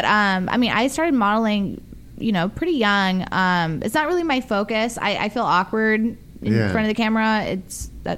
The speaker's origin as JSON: {"language": "English", "town": "Las Vegas", "region": "Nevada", "country": "United States", "said": "I'm from Vegas. There's like not really a big art culture there."}